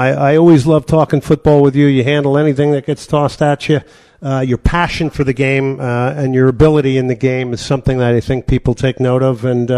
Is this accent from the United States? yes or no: yes; New Jersey, United States; You know, you see, and growing up in New Jersey, we would be playing